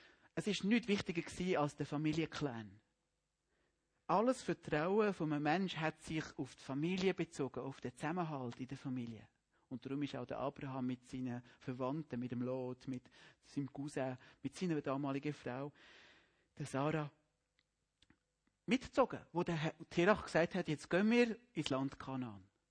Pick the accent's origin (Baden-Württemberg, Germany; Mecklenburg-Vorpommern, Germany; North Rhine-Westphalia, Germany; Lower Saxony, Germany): Baden-Württemberg, Germany; Ich bin aufgewachsen im Schwäbischen Hochstress. Das ist die Gegend nördlich von der Donau, zwischen der Schwäbischen Alb und der Donau. Das nennt man Hochstress. Zwischen Ulm und Ehingen.